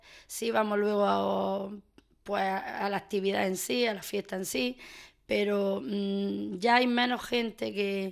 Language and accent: Spanish; Las Norias, Andalusia, Spain; Mi madre es de las Norias y yo me crié en las Norias, uh-huh, y sigo en las Norias. Y bueno, mi padre es de Granada, pero que bueno, mi padre prácticamente está toda la vida en las Norias también.